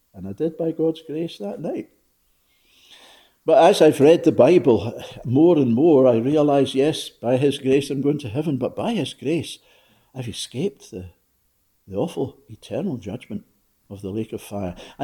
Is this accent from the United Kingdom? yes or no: yes; Glasgow, Scotland, United Kingdom; I was brought up in the West End of Glasgow